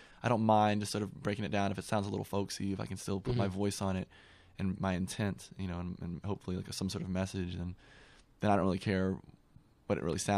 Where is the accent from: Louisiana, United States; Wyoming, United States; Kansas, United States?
Louisiana, United States; All of a sudden I was like, oh, it's cool for that I'm from Louisiana.